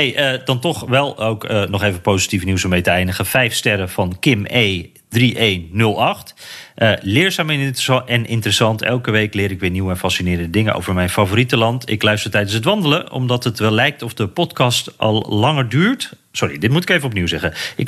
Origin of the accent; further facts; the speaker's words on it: Netherlands; Het viel me ook heel erg op hoe wij als Nederlanders allemaal naar de overheid kijken.